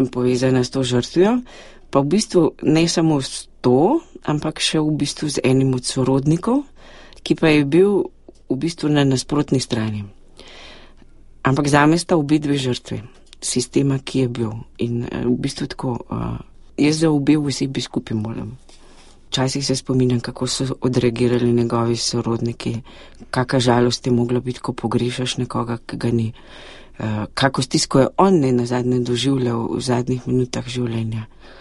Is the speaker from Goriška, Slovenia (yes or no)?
no; Frankolovo, Savinja, Slovenia; Doma sem iz Frankolovega, ki je znano po stotih frankolovskih žrtvah med vojno